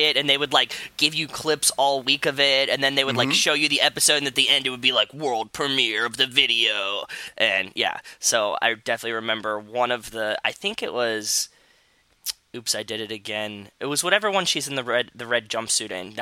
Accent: Pittsburgh, Pennsylvania, United States; I grew up in Pittsburgh, so she was a local star

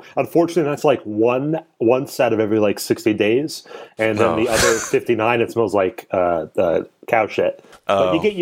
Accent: Clifton, New Jersey, United States; accent: New Jersey; And like, I didn't grow up in Western Jersey. I grew up in Clifton, New Jersey. I was 5 minutes outside of Patterson.

